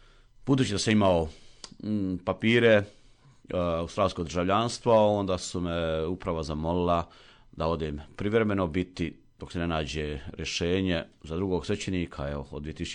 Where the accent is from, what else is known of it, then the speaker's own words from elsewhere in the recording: Rama, Federation of Bosnia and Herzegovina, Bosnia & Herzegovina; porijeklom sam, rodom sam iz u Bosni i Hercegovini, u mjesto Rama.